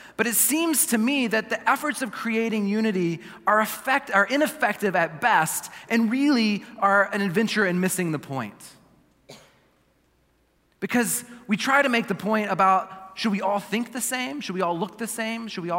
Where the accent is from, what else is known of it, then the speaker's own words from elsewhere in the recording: Texas, United States; like when I first was growing up in Texas and I learned how to two-step, because you learn how to two-step in Texas, that's what you do.